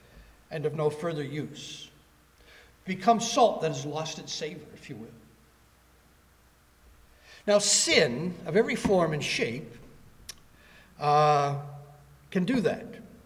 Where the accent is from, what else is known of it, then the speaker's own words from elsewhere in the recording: the South, United States; I was born and bred in the South. You know, I bleed Plymouth Brethren. I just do. Saved an early age. Raised in a Christian family.